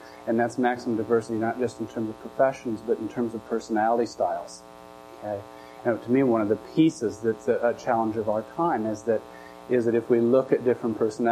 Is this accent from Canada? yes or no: no; Pacific Northwest, United States; born there; I was born in the Northwest and have generations back before